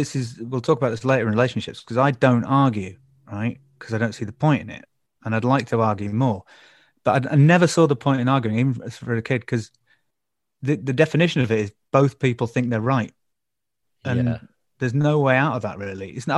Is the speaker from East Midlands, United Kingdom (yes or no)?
no; Leeds, Yorkshire and the Humber, United Kingdom; I love doing gigs in Manchester because we're from Leeds